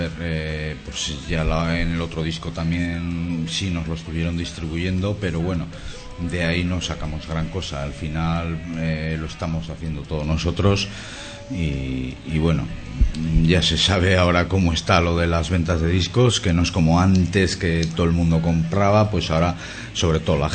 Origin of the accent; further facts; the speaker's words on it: Bilbao, Basque Country, Spain; como que somos de Bilbao